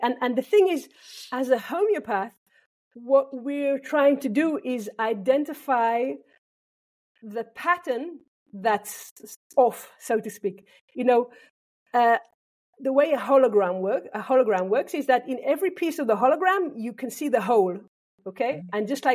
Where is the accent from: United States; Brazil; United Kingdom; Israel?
Israel; I come from Israel